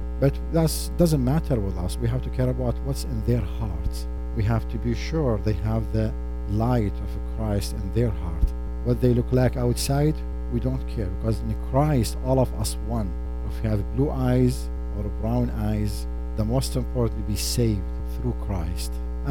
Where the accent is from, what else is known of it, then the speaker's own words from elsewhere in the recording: Iraq; born there; English is a second language; I was born in Iraq as a Muslim. A Muslim Shiite practicing my faith